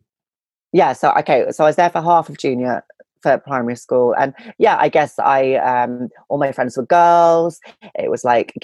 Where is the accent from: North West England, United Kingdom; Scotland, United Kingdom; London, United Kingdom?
London, United Kingdom; Chiswick; So I was born in Chiswick in London.